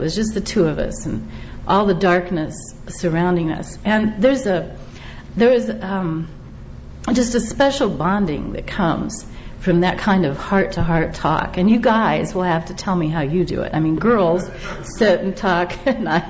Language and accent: English; Kansas, United States; But it comes from my growing up in Kansas and enjoying Oklahoma as well.